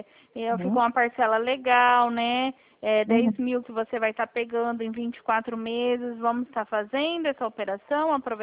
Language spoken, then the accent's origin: Portuguese; São Paulo, Brazil; Eu sou aqui do estado de São Paulo. Então aqui tá mais calor.